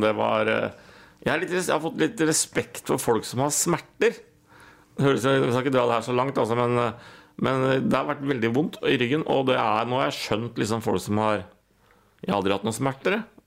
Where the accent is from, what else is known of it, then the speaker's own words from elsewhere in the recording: Horten, Vestfold, Norway; jeg er fra Horten